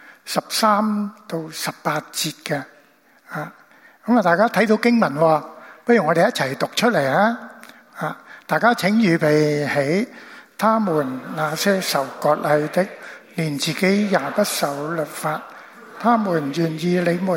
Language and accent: Cantonese; China; 我中国人来的嘛